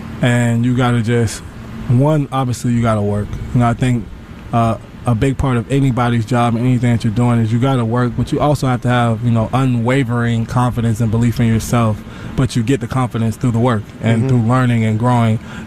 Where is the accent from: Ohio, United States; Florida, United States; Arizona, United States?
Florida, United States; Tampa; I'm from Tampa